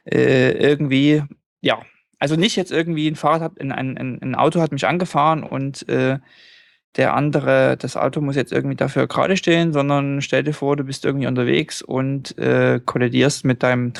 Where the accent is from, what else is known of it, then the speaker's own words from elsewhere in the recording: Norway; German is a second language; Und bei uns in Norwegen ist es so, wir haben eine Art, haben eigentlich alle eine Art Reiseversicherung.